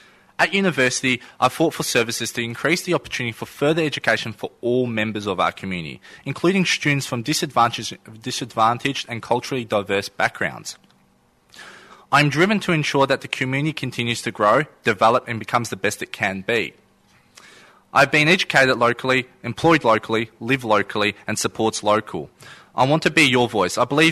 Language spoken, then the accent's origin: English; Geelong, Victoria, Australia; I went to North Geelong Secondary College, and I grew up in the Department of Housing Home, so I understand the struggles we face.